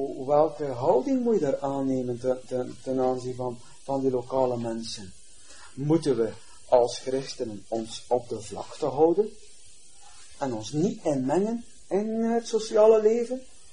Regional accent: Nieuwpoort, West Flanders, Belgium; Moesten wij nog maar als Belgen hier uit Nieuwpoort weggerukt worden.

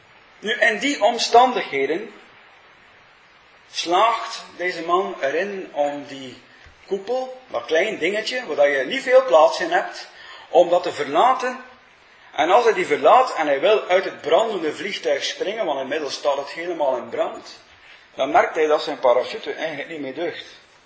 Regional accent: Wevelgem, Flemish Region, Belgium; Ik herinner me uit mijn kindertijd bij ons in Wevelgem

